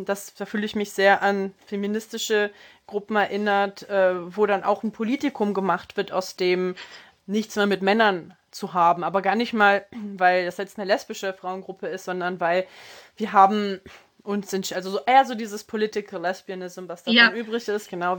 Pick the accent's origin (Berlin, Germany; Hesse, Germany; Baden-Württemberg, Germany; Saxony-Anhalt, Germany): Berlin, Germany; ja, man ist verwöhnt als Berliner.